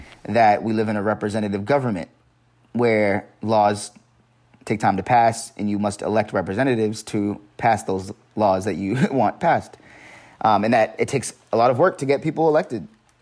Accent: Boston, Massachusetts, United States; I grew up in the Bromley Heath Housing Projects

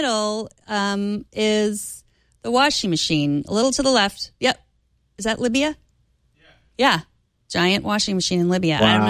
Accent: Houston, Texas, United States; I grew up in Houston, and I've, you know, talked to, I don't have family there anymore, but friends.

